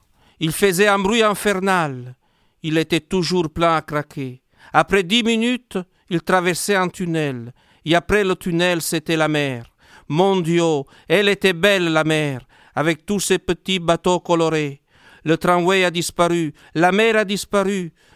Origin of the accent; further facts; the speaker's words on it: Italy; Je suis italien, mais qui n'écrit rien en italien. Tout ce que j'écris, je l'écris en français.